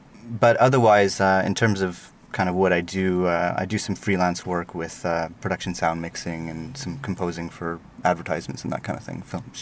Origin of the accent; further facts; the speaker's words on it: Montreal, Quebec, Canada; moved away as an adult; now in Edinburgh, United Kingdom; I'm from Montreal in Canada, and I moved to Scotland 6 years ago now. I've been in Edinburgh.